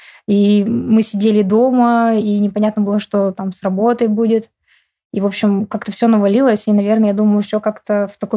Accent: Asbest, Sverdlovsk Oblast, Russia; Я родом из города Асбеста. Это Свердловская область.

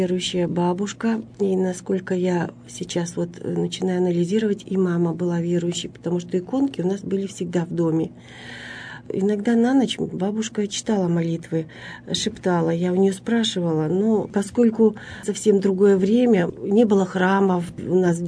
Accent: East Kazakhstan Region, Kazakhstan; now in Russia; Я приехала на Урал очень давно. Вообще я родилась в Восточно-Казахстанской области, росла в деревне.

